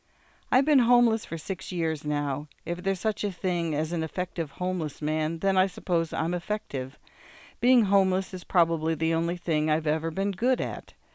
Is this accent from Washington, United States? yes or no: yes; Spokane, Washington, United States; now in Seattle, United States; my people have lived within a 100-mile radius of Spokane, Washington, for at least 10,000 years. I grew up in Spokane, moved to Seattle 23 years ago for college